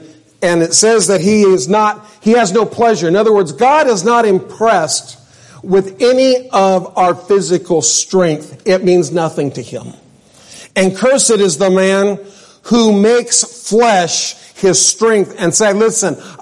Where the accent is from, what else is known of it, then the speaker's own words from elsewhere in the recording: New Mexico, United States; And again, I grew up in New Mexico.